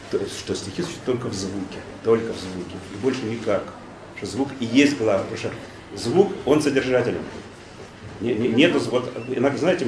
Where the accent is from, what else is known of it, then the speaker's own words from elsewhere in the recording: Moscow, Russia; also born or lived in Perm; Я же москвич, просто в эвакуации там была семья, и я там жил до года, по-моему.